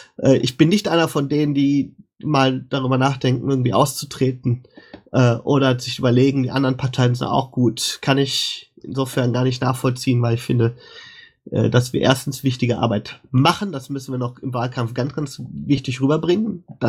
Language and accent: German; Bielefeld, North Rhine-Westphalia, Germany; also born or lived in Hesse; now in Düsseldorf, Germany; Ich Bin irgendwann mal in Hessen in einer Stadt geboren, die es nicht mehr gibt. Bin dann in Bielefeld aufgewachsen, habe da lange gelebt und jetzt allerdings schon seit 1998 Düsseldorfer